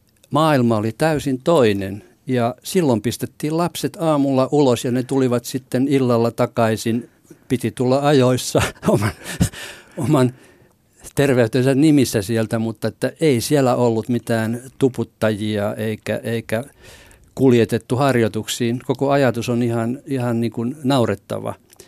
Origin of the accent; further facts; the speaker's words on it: Vaasa, Ostrobothnia, Finland; Mä synnyin Vaasassa ja asuin lapsuuteni kotirannalla Vaasan palloseuran harjoituskentän reunalla.